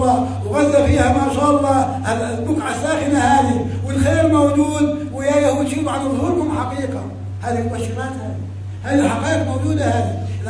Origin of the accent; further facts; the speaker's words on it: Jenin, Jenin Governorate, Palestine; born there; أنا مولود في جنين، فلسطين مولود فيها